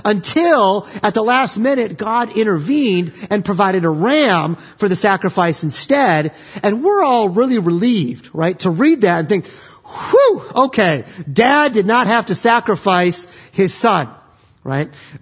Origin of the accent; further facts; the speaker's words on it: Iowa, United States; I mean, I have to say that as a kid growing up in Iowa, my first job was detasseling corn.